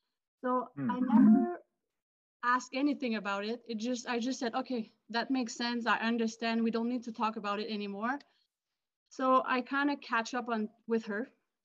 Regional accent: Quebec City, Quebec, Canada; I grew up in Quebec City. I played basketball in high school, but there was no track and field.

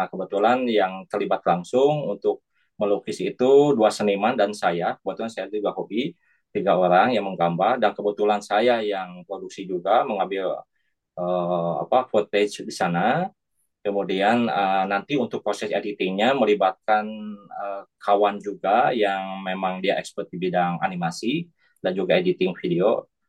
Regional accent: Bandung, West Java, Indonesia; Ini kan saya dari Bandung

